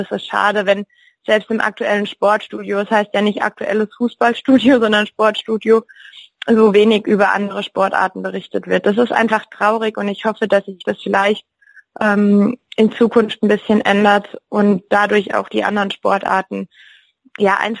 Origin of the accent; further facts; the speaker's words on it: Kaiserslautern, Rhineland-Palatinate, Germany; Ja, ich bin hier groß geworden. Ich komme aus Kaiserslautern, das ist meine Heimat